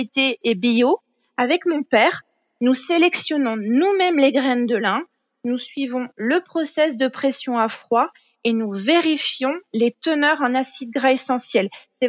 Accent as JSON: {"language": "French", "region": "Normandy", "country": "France", "said": "je suis originaire de Normandie et fille et petite fille de liniculteur."}